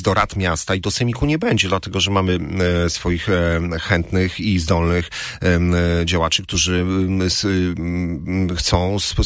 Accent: Opole, Opole Voivodeship, Poland; Ja się wychowałem w cieniu amfiteatru w Opolu przy ulicy Marlickiego

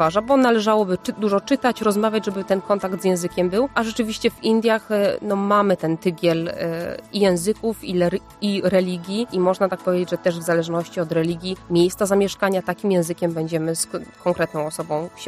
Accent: Opole, Opole Voivodeship, Poland; born there; moved away as an adult; now in Warsaw, Poland; Tak, urodziłam się w Opolu, w tej chwili mieszkam w Warszawie, przeprowadziłam się w trakcie studiów i tam już zostałam, także Opole często odwiedzam.

